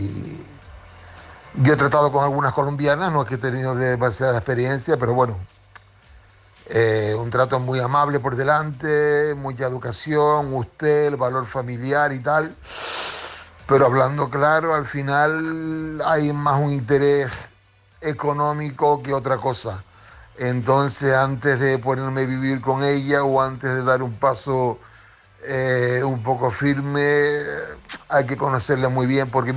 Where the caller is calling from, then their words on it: Canary Islands, Spain; de Tenerife.